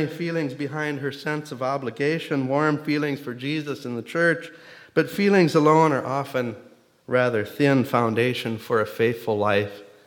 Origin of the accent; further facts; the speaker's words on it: Beemer, Nebraska, United States; Growing up in Beamer, Nebraska, a little church that I love so dearly and go back there and have fond appreciation for